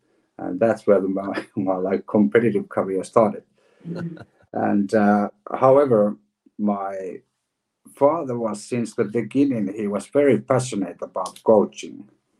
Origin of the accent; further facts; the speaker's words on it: Finland; Well, probably you're right. Probably right. Yeah, we have that ice hockey is the most popular sport in Finland